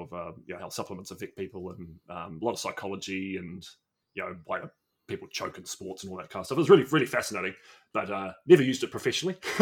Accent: New Zealand; I'm a Kiwi. I'm from New Zealand, it's been actually been a pretty nice country to grow up in, to be honest. And I'm in my mid 30s, born in 85, child of the 90s kind of thing.

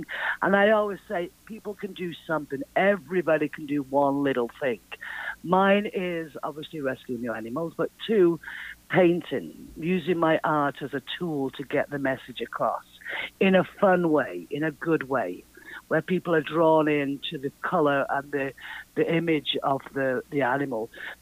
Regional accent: England, United Kingdom; born there; I was born in England.

